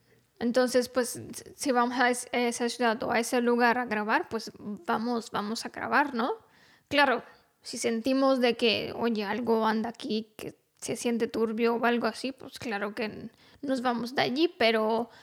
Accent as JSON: {"language": "Spanish", "country": "Romania", "second_language": "Spanish", "said": "O sea, yo como rumana, como he vivido..."}